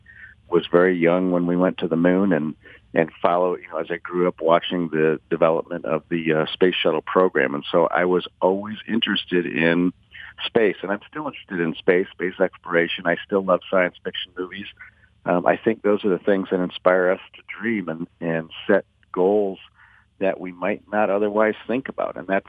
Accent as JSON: {"language": "English", "town": "Detroit", "region": "Michigan", "country": "United States", "tie": "born or raised there", "said": "growing up in the Motor City, I was always into mechanics and automotive, had a lot of automotive interests."}